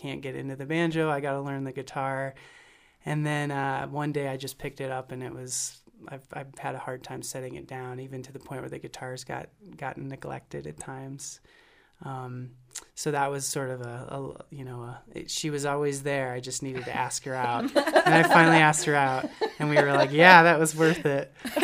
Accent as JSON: {"language": "English", "region": "Indiana", "country": "United States", "tie": "born or raised there", "also_born_or_lived": "Virginia", "said": "but I was born and raised in Indiana, and it was in the first few years of college, I had moved out to Virginia where I have some family"}